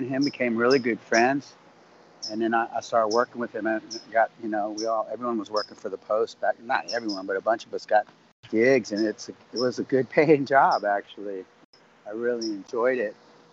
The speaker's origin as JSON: {"language": "English", "town": "Arlington", "region": "Virginia", "country": "United States", "tie": "born or raised there", "said": "Franz and I grew up in Arlington down the road, just straight down Columbia Pike"}